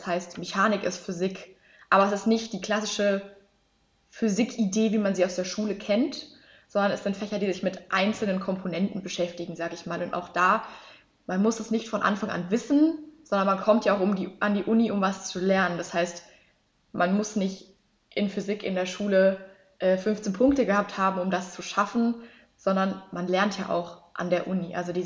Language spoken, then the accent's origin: German; Bavaria, Germany; wir kommen aus Bayern, bei uns heißt das Chemie.